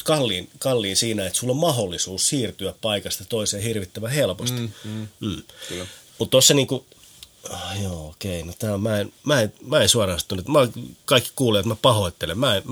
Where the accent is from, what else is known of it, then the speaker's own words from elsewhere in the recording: Turku, Southwest Finland, Finland; born there; mä oon syntynyt Turussa